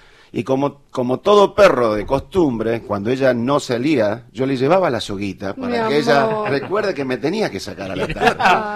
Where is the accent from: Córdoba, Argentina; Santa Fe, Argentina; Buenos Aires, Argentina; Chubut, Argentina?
Santa Fe, Argentina; Sunchales; Mi infancia es en Sunchales, en la ciudad de Sunchales, provincia de Santa Fe.